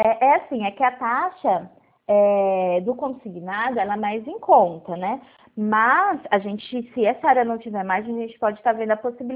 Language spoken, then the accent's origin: Portuguese; Pirassununga, São Paulo, Brazil; eu sou de Pirassununga